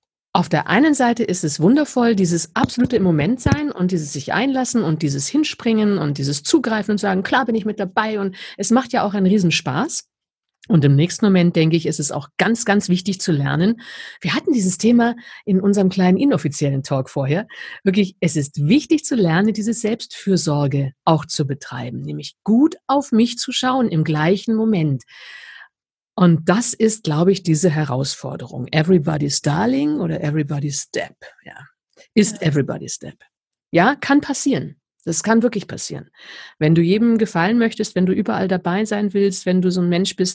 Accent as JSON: {"language": "German", "town": "Wolfenbüttel", "region": "Lower Saxony", "country": "Germany", "moved": "yes"}